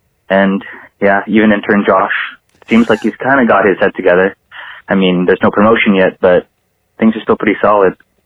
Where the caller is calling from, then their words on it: Vancouver, British Columbia, Canada; I'm calling from Vancouver, BC.